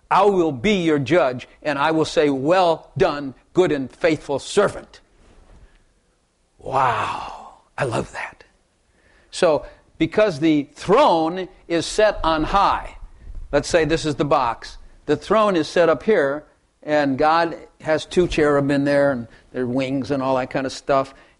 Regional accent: Chicago, Illinois, United States; born there; I'm glad I came south. I was born in Chicago, mafia family, all that kind of bad stuff.

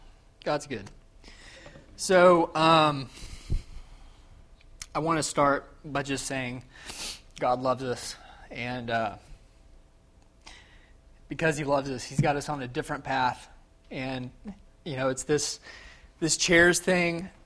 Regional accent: Mansfield, United States; I grew up in the church. I grew up in around Mansfield. And I grew up out in the country.

